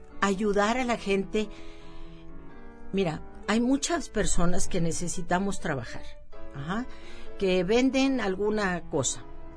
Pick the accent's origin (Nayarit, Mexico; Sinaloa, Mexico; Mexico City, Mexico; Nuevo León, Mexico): Nuevo León, Mexico; Monterrey; Soy de Monterrey.